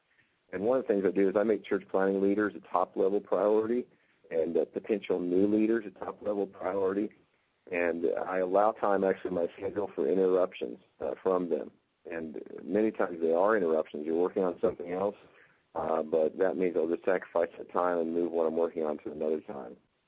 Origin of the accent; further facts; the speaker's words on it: Kansas, United States; now in Canada; I grew up in Kansas. I've been in Canada now for 10 and a half years.